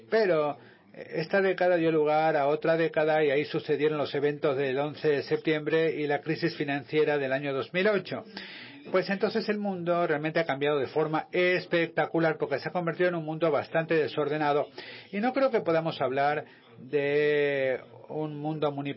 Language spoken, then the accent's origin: Spanish; Czechia; Yo vengo de la República Checa, que, como sabéis, es un país que no existía al principio de los años 90. Mi antiguo país se llamaba Checoslovaquia